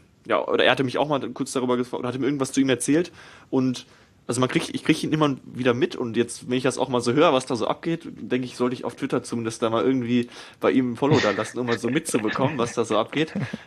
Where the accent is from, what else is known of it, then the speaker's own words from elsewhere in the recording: Bochum, North Rhine-Westphalia, Germany; Ich wohne in Wattenscheid, also insofern, aber ich fühle mich halt als Bochumer.